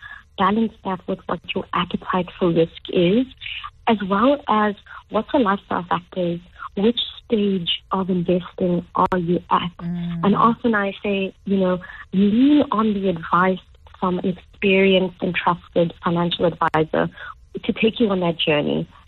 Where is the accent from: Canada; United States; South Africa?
South Africa; being a South African, you know, taking pain at the pumps when you go fill up petrol